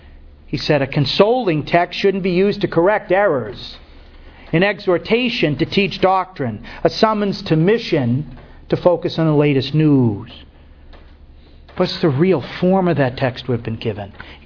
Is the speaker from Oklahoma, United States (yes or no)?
no; Fall River, Massachusetts, United States; from Fall River.